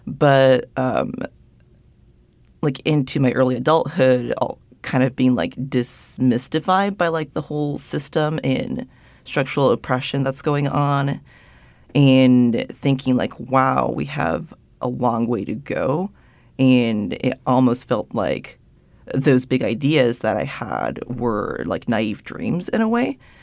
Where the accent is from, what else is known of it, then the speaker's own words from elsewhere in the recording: Japan; moved away; growing up in Japan and being like one of the very few like mixed-race people, like white passing people there growing up, it was very homogenous